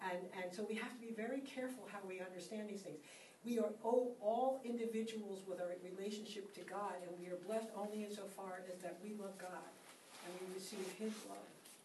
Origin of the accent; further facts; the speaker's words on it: Kinshasa, DR Congo; Growing up in Africa, there was, particularly in Congo, in the city of Kinshasa where I grew up